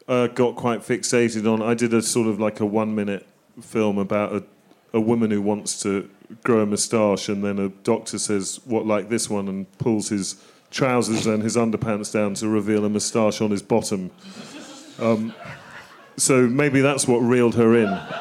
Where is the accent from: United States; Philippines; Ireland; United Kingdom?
United Kingdom; England; As an Englishman, I really know all about orgasms.